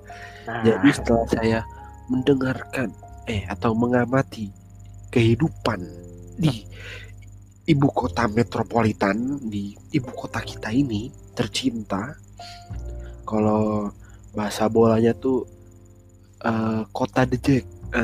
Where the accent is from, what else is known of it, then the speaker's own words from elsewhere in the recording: Bandung, West Java, Indonesia; Kalau di Bandung gitu, soalnya gue asli Bandung, gue juga ngerasain gitu